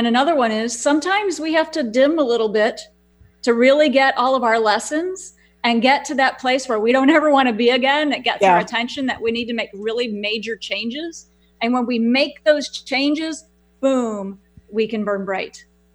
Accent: Houston, Texas, United States; We had in my hometown where I live here in Houston, we had a category 4 hurricane, 9 tornadoes, and a flood of epic proportions all within 72 hours.

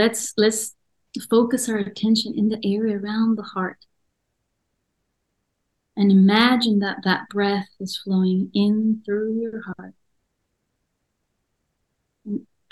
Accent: Mexico; English is a second language; Yeah, they can look up … I'm from Mexico. We don't usually spell it with H.

